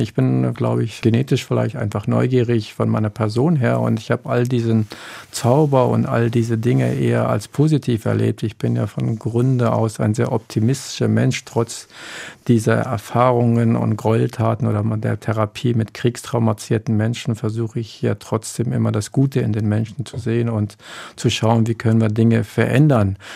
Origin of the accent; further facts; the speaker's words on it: Germany; also born or lived in Eastern Turkey; Ich habe aus Sicht der Kurden durchaus jesidische Wurzeln, aber ich bin in der Osttürkei geboren und in Deutschland aufgewachsen.